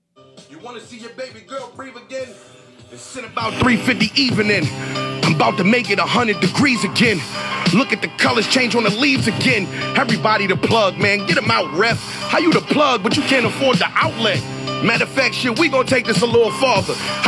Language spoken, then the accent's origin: English; Harlem, New York, United States; Talk to me, Flex. I'm from Harlem, man. You know it.